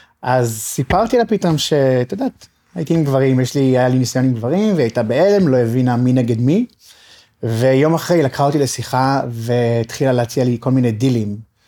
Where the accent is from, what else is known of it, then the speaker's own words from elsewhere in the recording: Acre, Northern District, Israel; אני במקור מאקו. הייתי באקו, גדלתי באקו עד גיל 18